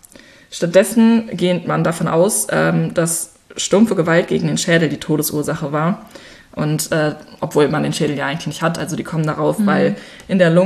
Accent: Münster, North Rhine-Westphalia, Germany; Wir kommen beide aus Münster.

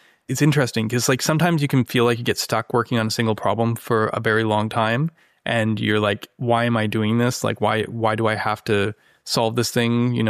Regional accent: Canada; now in San Jose, United States; We're from Canada, but we moved to San Jose because of eBay

